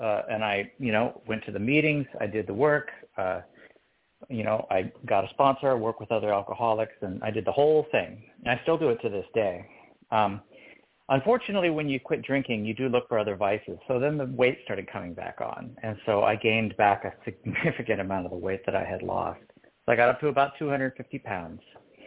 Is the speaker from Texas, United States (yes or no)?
no; Vancouver, Washington, United States; So I'm from Washington State, was born and raised here in Vancouver, Washington, and I was an obese kid.